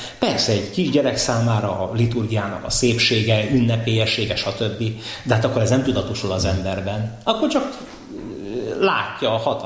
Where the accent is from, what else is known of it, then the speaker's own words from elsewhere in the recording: Törökbálint, Pest, Hungary; Török Bálinton, ahonnan én származom